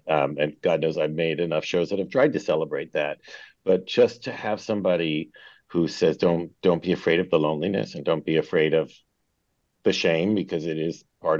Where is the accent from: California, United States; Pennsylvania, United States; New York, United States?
Pennsylvania, United States; Philadelphia; And I grew up in Philly with very enlightened parents. And that was in the days when, you know, Broadway shows would come through Philly on their way to Broadway and have tryouts.